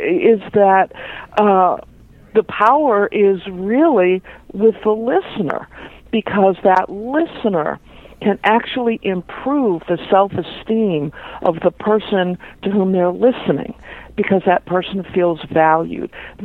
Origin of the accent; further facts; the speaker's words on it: Boston, Massachusetts, United States; also born or lived in West Coast, United States; I am originally a Bostonian, and obviously I lived on the West Coast